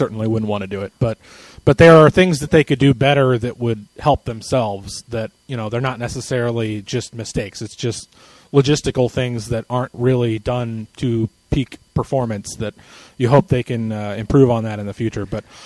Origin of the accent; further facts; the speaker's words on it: Indianapolis, Indiana, United States; I think this is my civic duty as a born and raised Hoosier. I was born in Indianapolis. I moved to Evansville for college, and I've been here ever since.